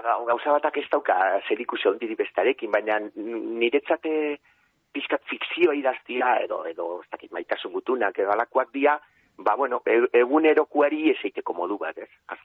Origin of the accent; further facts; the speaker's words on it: Eibar, Basque Country, Spain; now in Algorta, Spain; Eibartarra naiz, ni berez jatorriz.